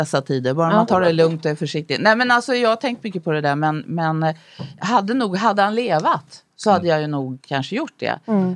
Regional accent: Stockholm, Stockholm County, Sweden; jag är ju uppvuxen här på Ringvägen, född på Södersjukhuset och ensamstående mamma har jag.

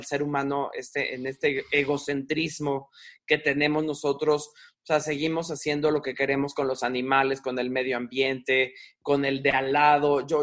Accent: Mexico; y nosotros sobre todo que somos mexicanos y que somos tan afectos a la parte física, al apapacho, al abrazo, al contacto físico

